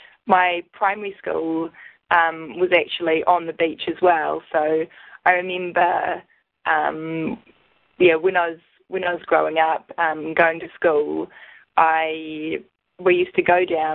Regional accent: Hawke's Bay, New Zealand; now in Wellington, New Zealand; when I explain my hometown, I always say Hawke's Bay because that was where I grew up and where I was born and everything. But Wellington's definitely become my home as well.

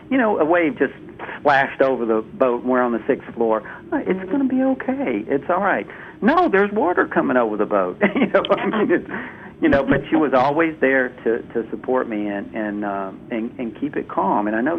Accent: Louisiana, United States; I'm from Louisiana.

